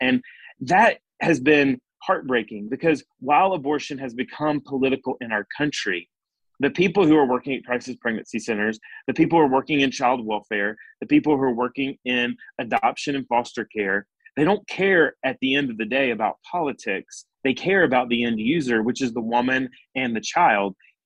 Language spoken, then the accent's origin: English; Alabama, United States; I had the opportunity to testify here in my home state of Alabama on our abortion ban